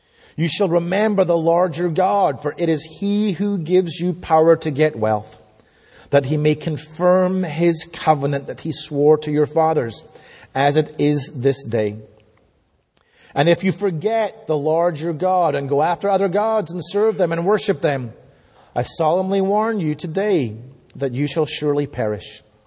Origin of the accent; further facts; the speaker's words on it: Scotland, United Kingdom; I grew up in Scotland